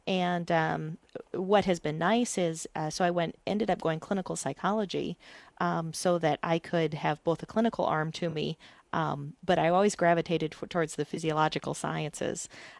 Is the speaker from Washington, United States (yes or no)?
no; South Dakota, United States; I'm from South Dakota, so I grew up here and went to Lincoln High School.